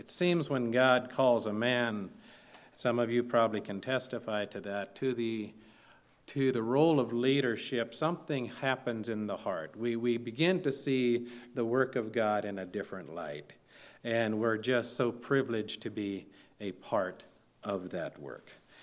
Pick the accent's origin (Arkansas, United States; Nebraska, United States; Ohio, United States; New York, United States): Ohio, United States; Yes, we are from Ohio, my wife and I, and we've never been this part of Texas before